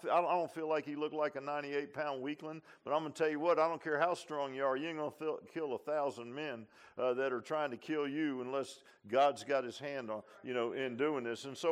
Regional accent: Virginia Beach, Virginia, United States; I remember, I grew up in Virginia Beach, and I remember one time there was one gas station

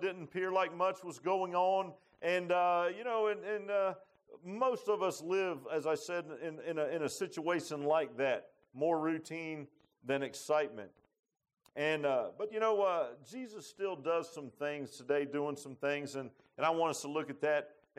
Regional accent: Virginia Beach, Virginia, United States; I grew up in Virginia Beach, and we lived kind of on the bay side. We had a boat.

